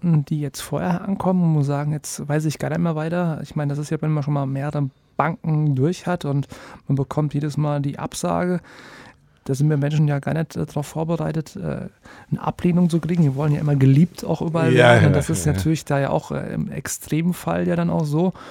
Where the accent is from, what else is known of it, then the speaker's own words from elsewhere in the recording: Hesse, Germany; born there; Also ich komme ja selbst gebürtig aus dem Vogelsberg.